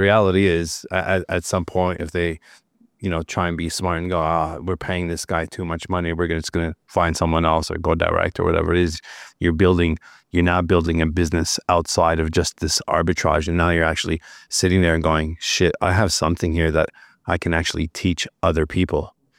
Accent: Australia; us being Australian, obviously Australia is a pretty sexy country around the world.

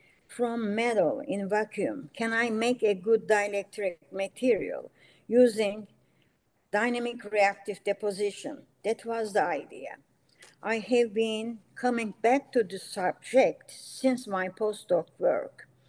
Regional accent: Istanbul, Turkey; English is a second language; I was born in Istanbul, 1938, to a family where education is most important. My entire education was completed in Turkey in Istanbul University

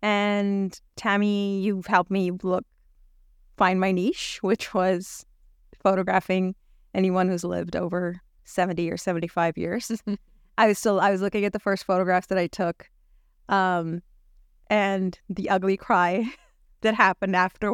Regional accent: United Arab Emirates; also born or lived in Pakistan; My dad is half Yemeni, so I always like to acknowledge that part of my heritage. And I grew up in the United Arab Emirates my entire life, went to design school and university over there, lived for 4 years and a half in Pakistan after marriage

